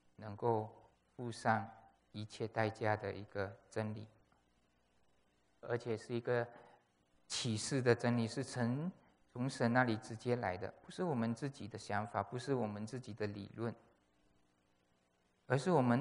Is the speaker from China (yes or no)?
no; Malaysia; 他是中国来的，我是马来西亚来的，没有什么任何的背景的关系。